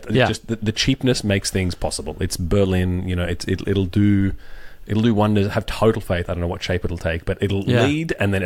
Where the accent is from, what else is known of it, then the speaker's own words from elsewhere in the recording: Australia; As an Australian